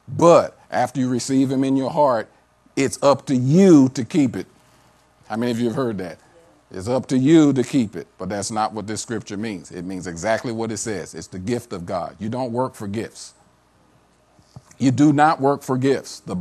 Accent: the South, United States; I'm from the South. We say them. Mama them, daddy them, cousin them.

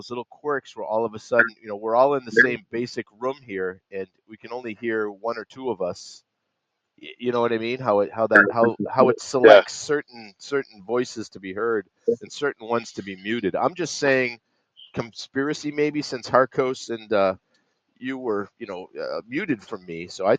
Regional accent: Boston, Massachusetts, United States; I've been through a lot of hurricanes growing up in Boston.

